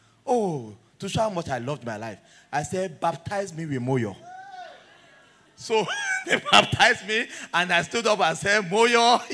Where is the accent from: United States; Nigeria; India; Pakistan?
Nigeria; born there; My only problem in my life is I was born in Nigeria.